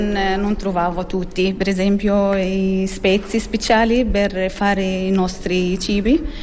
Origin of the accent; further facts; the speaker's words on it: Palestine; Italian is a second language; now in Italy; sono palestinese, sono qui da 15 anni, ho 4 figli. Sono contenta di rappresentare il mio paese.